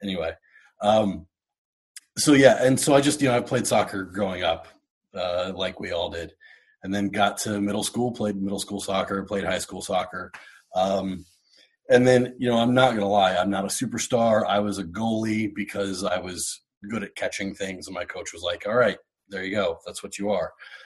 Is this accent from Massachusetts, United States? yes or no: no; Columbus, Ohio, United States; moved away; also born or lived in Kentucky; Yeah, so I grew up in Columbus, but then due to some family circumstances, moved away in the mid-90s.